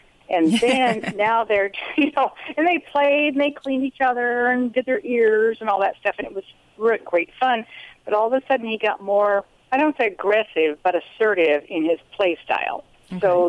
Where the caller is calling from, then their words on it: Arroyo Grande, California, United States; Arroyo Grande, California.